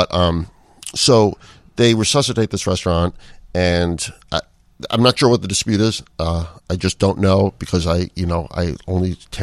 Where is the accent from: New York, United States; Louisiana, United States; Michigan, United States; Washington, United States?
New York, United States; Because I'm from New York, you know, and I just wanted to hear what they had to say.